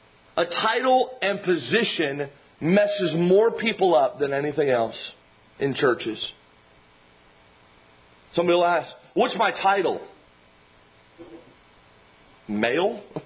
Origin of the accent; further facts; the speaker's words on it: United States; And yet we grew up in America and we are American citizens and we get to have the freedoms of American citizens.